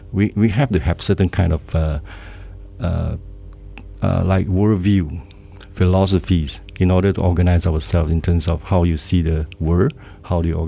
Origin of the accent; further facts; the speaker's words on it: Malaysia; as a Malaysian, as a country of Malaysia, we need different traditions in order to be better.